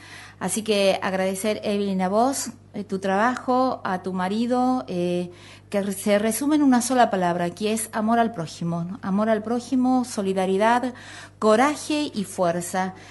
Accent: Tucumán, Argentina; Yo vengo de mi provincia de Tucumán, la región norte, la más pobre del país

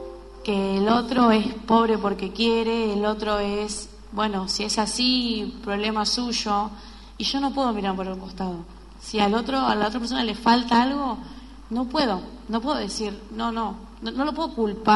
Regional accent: Argentina; Soy argentino y amo mi país y todo lo que lleva

